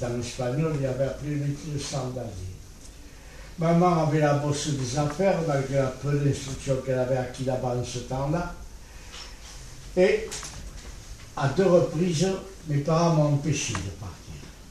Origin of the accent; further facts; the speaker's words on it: Bègles, Nouvelle-Aquitaine, France; born there; Je suis né en 22 à Bègles. Je suis fils d'étranger.